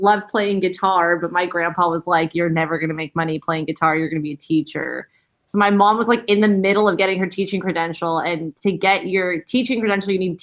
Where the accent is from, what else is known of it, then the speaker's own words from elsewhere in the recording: Valley Village, California, United States; We grew up in Valley Village.